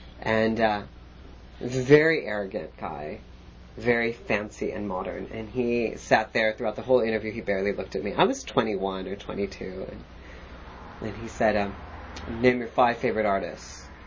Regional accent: Illinois, United States; He was also from Illinois. I was raised in Illinois, and we had kind of a good connection.

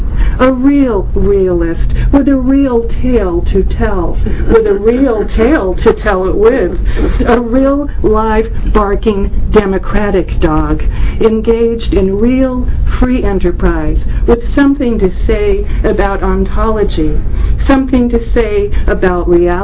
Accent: San Francisco, California, United States; probably because I was raised in San Francisco, Lawrence Ferlinghetti has been one of my all-time favorites for a long time.

